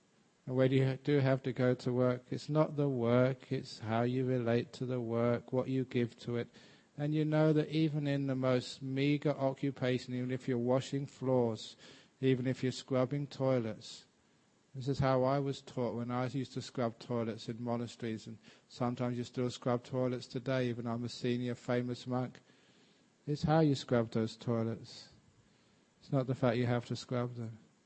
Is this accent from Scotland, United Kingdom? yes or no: no; London, United Kingdom; because I came across them every now and again growing up in London.